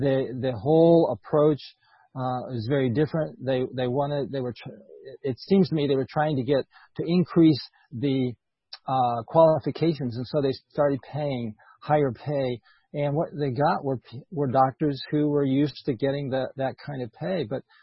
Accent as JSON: {"language": "English", "region": "Virginia", "country": "United States", "tie": "born or raised there", "said": "came back to my home state of Virginia"}